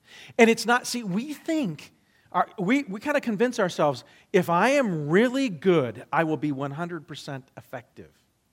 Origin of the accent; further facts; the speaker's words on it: Arizona, United States; because I grew up in Arizona, and I grew up around water